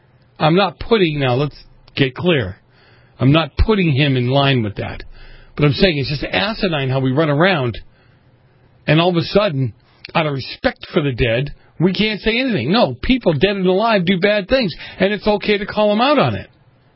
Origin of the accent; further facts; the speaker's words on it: Boston, Massachusetts, United States; I mean, great, I grew up in Boston like that.